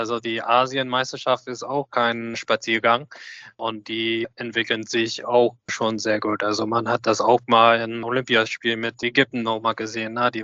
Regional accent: Australia; German is a second language; aus meiner Jugend in Australien, sowohl auch mit gemeinsamer Zeit in die australische Nationalmannschaft

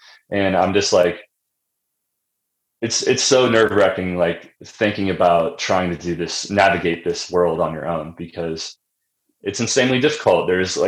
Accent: Illinois, United States; So I grew up in Central Illinois.

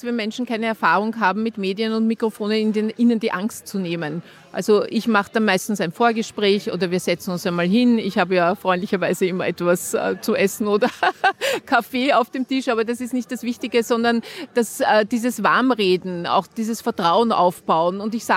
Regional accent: Vienna, Austria; Ich bin aus Wien.

